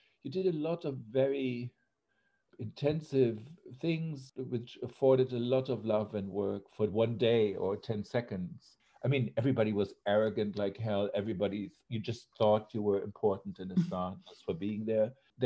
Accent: Germany; English is a second language; And so I came from West Germany, you know, small town boy.

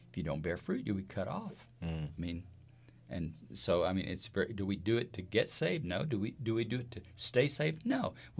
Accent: Texas, United States; Now, I'm from Texas

